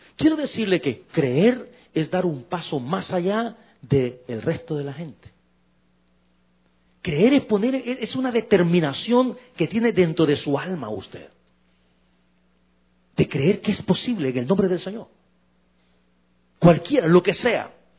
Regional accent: San Salvador, El Salvador; moved away; Y esto pasó en mi país, en San Salvador, en la ciudad. Hace unos años, ya estábamos nosotros acá, no había llovido por muchos meses en mi país.

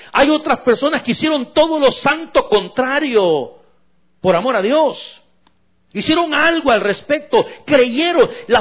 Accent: San Salvador, El Salvador; moved away; Y esto pasó en mi país, en San Salvador, en la ciudad. Hace unos años, ya estábamos nosotros acá, no había llovido por muchos meses en mi país.

